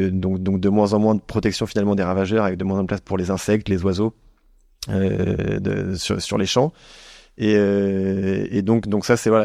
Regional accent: France; en tant que bon français consommateur de bonne nourriture

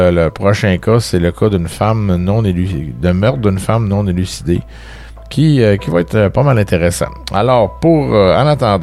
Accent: Trois-Rivières, Quebec, Canada; c'est un cas qui semble avoir fait brasser pas mal de choses dans la région de Trois-Rivières. Donc, ma région natale.

